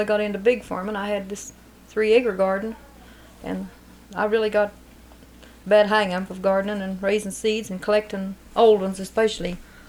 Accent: Widen, West Virginia, United States; born there; Well, I was born in Wyden, February the 21st, 1937. It's in Clay County.

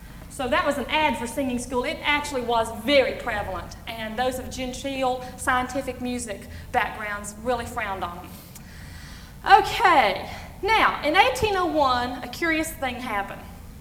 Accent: North Carolina, United States; Well, I'm from Western North Carolina, but I don't like that term too well.

